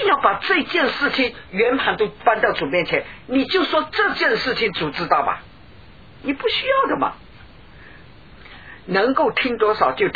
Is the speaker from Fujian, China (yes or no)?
yes; Fuzhou, Fujian, China; 我是福州人呐、啊，福州人讲啊